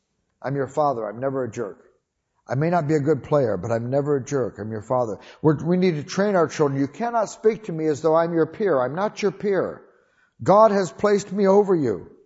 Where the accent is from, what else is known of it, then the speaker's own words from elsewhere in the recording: Toledo, Ohio, United States; When I was a kid, we grew up in Toledo, Ohio, and we lived in the city in a place where there were no places to play ball.